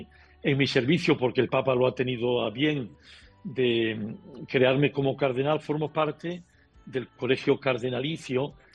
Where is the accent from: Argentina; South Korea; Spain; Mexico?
Spain; Asturias; como diríamos en Bable, me lo dicen les mulleres de mi pueblo, ¿no? Cuando voy a mi pueblo, al Huanco, Asturias, del que estoy muy orgulloso